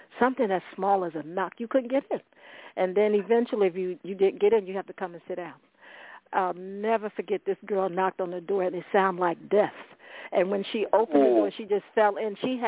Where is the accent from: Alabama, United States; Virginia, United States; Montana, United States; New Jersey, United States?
New Jersey, United States; Morristown; I grew up in Morristown, and so when people saw me, they knew that I wasn't from Essex County